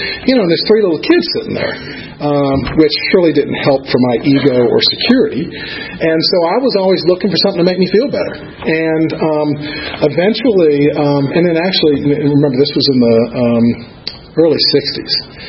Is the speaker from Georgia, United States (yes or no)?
yes; Atlanta, Georgia, United States; And when I was growing up here, it was actually a small little town. This was actually where I grew up in the Virginia Highlands area. So this was almost out in the country right here.